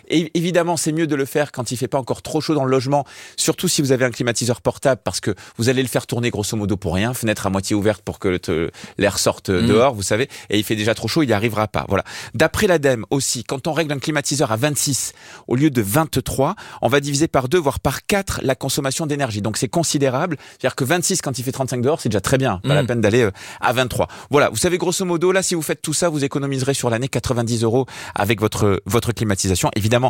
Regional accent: Provence-Alpes-Côte d'Azur, France; Moi, je viens de Provence, au départ, on fait ça, en fait.

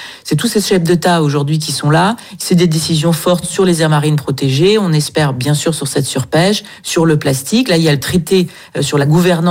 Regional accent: Nice, Provence-Alpes-Côte d'Azur, France; Et en plus, c'est chez moi à Nice, donc c'est une grande fierté de pouvoir accueillir ce sommet.

